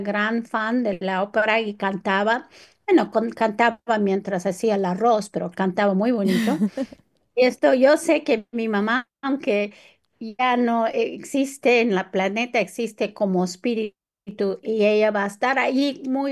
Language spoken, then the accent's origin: Spanish; Chicago, Illinois, United States; el Chicago Public Library, la biblioteca de mi ciudad natal